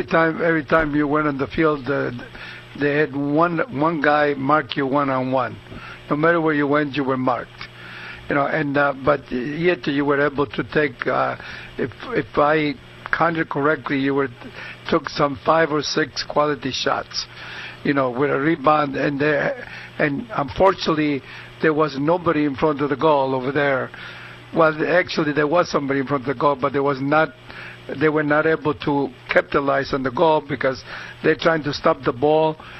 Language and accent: English; Brazil; I'm Brazilian.